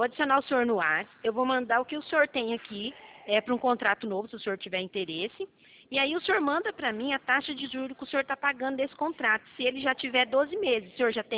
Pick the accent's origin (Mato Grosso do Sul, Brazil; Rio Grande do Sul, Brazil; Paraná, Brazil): Mato Grosso do Sul, Brazil; Dourados; Eu sou aqui do estado do Mato Grosso do Sul, da cidade de Dourados